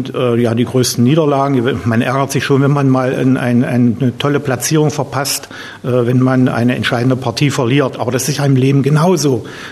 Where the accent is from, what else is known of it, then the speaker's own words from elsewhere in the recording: Aschersleben, Saxony-Anhalt, Germany; born there; ich bin in Aschersleben geboren, 1956